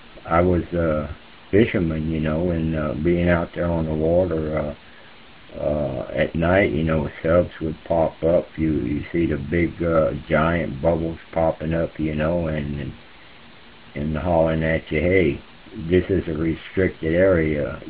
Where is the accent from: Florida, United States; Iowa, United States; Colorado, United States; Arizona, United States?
Florida, United States; Key West; Well, Gary, I was, born and raised in Key West, and quite a few family members